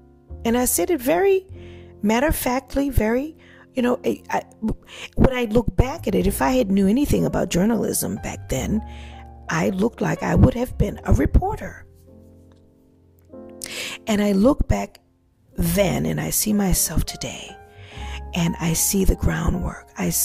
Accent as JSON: {"language": "English", "town": "New Orleans", "region": "Louisiana", "country": "United States", "said": "I'm from New Orleans, Louisiana, and we were in New Iberia."}